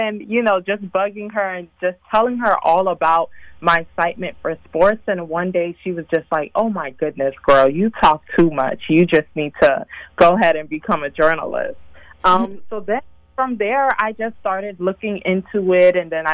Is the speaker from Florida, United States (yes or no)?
yes; Miami, Florida, United States; Yeah, so I am Haitian American. I am born and raised from Miami. Shout out to the 305.